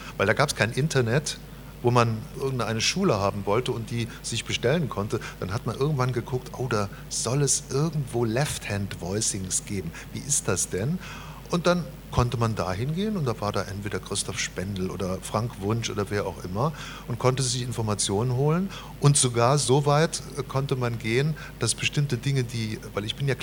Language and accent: German; Trier, Rhineland-Palatinate, Germany; Mein Kollege Dieter Manderscheid, Freund und Kollege, wir sind beide aus Trier, haben da angefangen mit unserer Musik und mit unserer Professionalisierung.